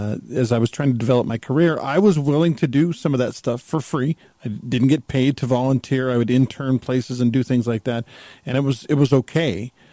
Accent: United States; I'm an American.

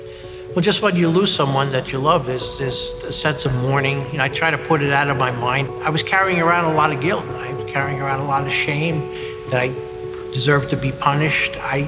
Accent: Bronx, New York, United States; I mean, I grew up in the Bronx.

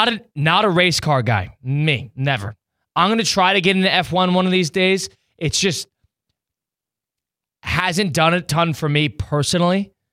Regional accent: Northeast, United States; now in Florida, United States; Where I'm from, and I grew up in the Northeast.

